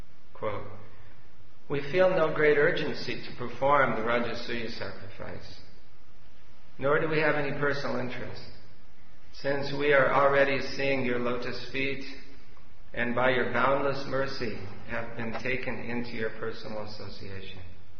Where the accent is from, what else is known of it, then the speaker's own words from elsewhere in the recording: United States; So, you'll have to forgive me, I was raised in America and I don't speak English.